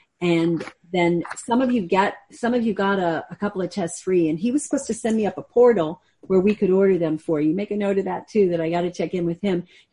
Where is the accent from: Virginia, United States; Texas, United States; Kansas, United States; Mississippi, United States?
Texas, United States; Austin; I'm from Austin